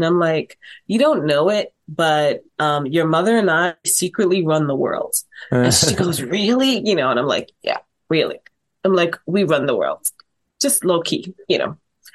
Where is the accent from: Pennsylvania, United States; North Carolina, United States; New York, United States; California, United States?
New York, United States; Brooklyn; moved away as an adult; So we migrated, my family and I migrated here about 9 years ago. Originally we are from Brooklyn, New York.